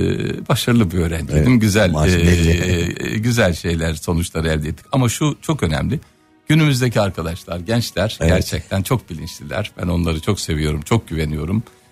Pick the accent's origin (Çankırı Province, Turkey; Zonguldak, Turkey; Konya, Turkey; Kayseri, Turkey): Konya, Turkey; also born or lived in Ankara; ben Konya'da doğdum. Uzun süre liseyi bitirene kadar 18 yıl boyunca orada kaldım. Daha sonra Ankara'ya geçtim, Mülkiye'de.